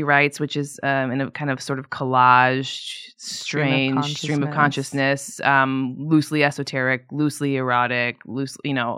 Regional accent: Midwest, United States; Yeah, I'm from the Midwest, okay?

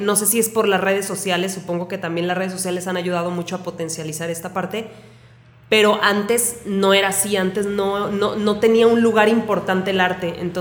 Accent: Mexico; Soy artista mexicana

